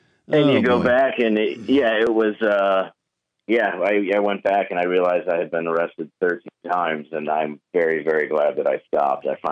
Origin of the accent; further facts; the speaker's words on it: Grosse Pointe, Michigan, United States; Well, I grew up in Grosse Pointe, Harper Woods area. Yeah, they all knew me by name.